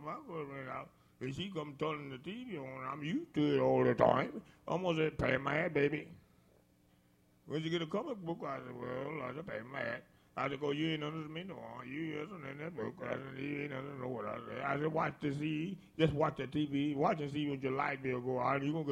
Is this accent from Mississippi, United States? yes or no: yes; Mississippi, United States; I'm from Mississippi.